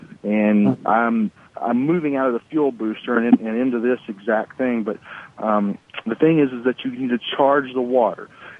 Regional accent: Texas, United States; I'm from Texas. I probably can't get it any simpler than that.

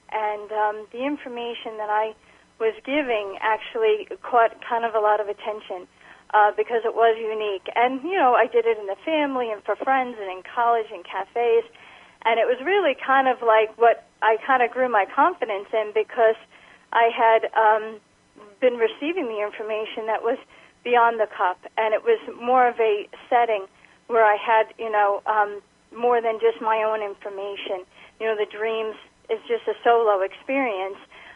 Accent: New York, United States; accent: New York; And I am a New Yorker, and I talk fast and everything, so I always warn people up ahead, you know, if my accent or, you know, I'm talking too fast.

